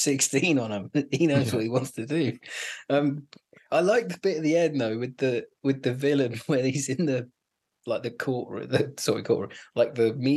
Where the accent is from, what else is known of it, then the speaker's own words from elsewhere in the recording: United Kingdom; We're going to get crucified for not knowing that off by heart, even though we're British.